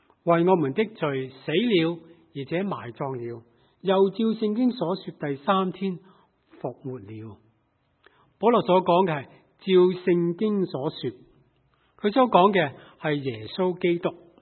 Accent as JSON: {"language": "Chinese", "country": "China", "said": "我们中国人领受了"}